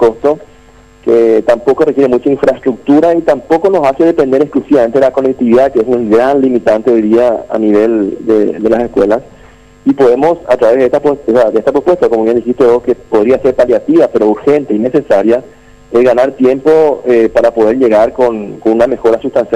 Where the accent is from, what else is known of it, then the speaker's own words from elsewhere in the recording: Paraguay; es mi obligación como paraguayo y ciudadano